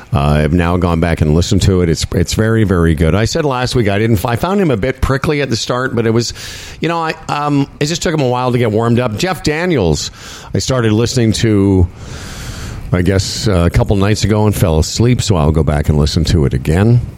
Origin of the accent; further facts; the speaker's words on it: Moose Jaw, Saskatchewan, Canada; Well, other than the fact that I'm from Moose Jaw